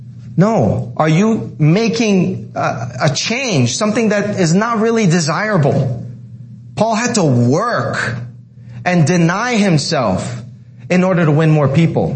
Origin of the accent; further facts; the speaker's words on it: New York, United States; also born or lived in Canada; I'm in Mexico. I was born in Canada. I was raised in New York. Here I am in Texas.